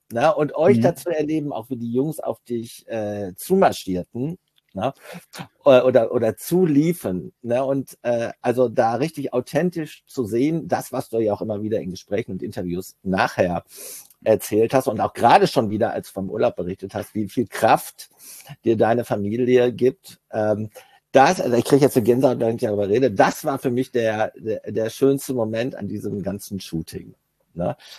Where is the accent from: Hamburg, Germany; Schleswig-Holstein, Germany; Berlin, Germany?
Hamburg, Germany; ich bin Hamburger.